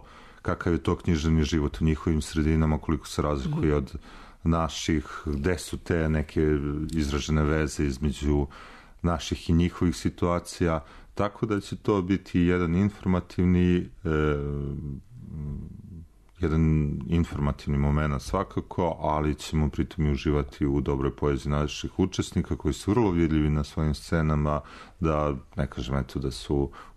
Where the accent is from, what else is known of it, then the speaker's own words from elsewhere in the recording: Serbia; Napomenu da dolazim iz Srbije